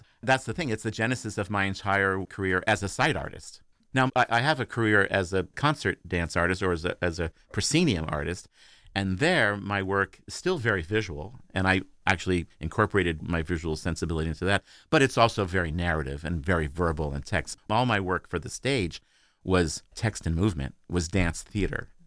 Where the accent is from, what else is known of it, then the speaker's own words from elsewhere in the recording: France; My father was in government. He was in the CIA, actually, and I grew up, part of my life, I grew up in France